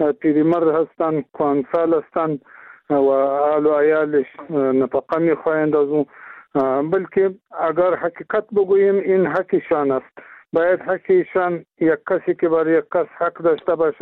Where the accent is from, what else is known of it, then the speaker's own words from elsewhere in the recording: Afghanistan; ما افغان هستیم